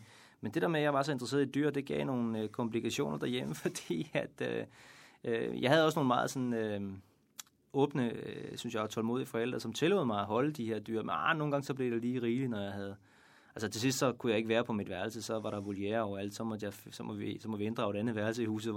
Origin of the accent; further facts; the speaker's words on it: Region of Southern Denmark, Denmark; accent: Funen; talte jeg virkelig meget fynsk